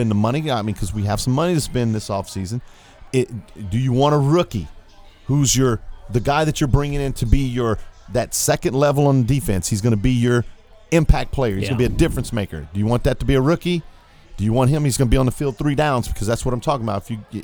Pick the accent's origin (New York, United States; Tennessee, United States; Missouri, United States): Missouri, United States; You know me, man. I'm from Missouri. It's the show-me state.